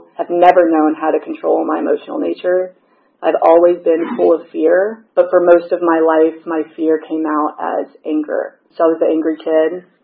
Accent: Georgia, United States; I grew up in Gwinnett, full house. There were four kids.

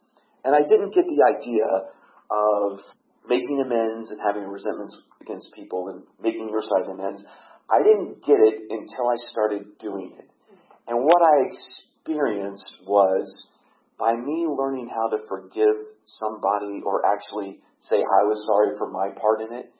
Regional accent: Tampa, Florida, United States; and I'm from Tampa, so Sandy was all around in that area.

